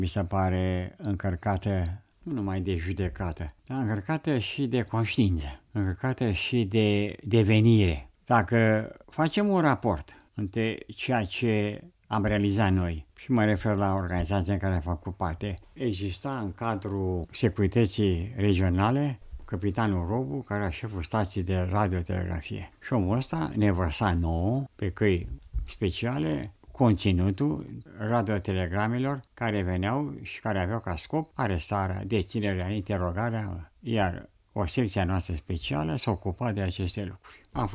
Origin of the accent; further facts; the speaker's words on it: Romania; în rezistență nu purtam nicio culoare, ci numai conștiința că suntem români